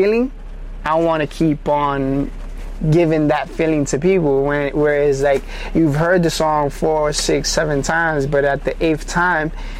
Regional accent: Bronx, New York, United States; Like, I'm from the Bronx

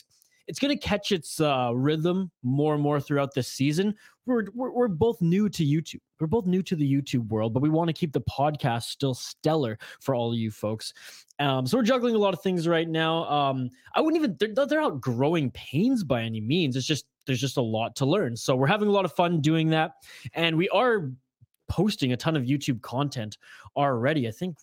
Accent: Canada; I, being the Canadian, had to do some homework on them.

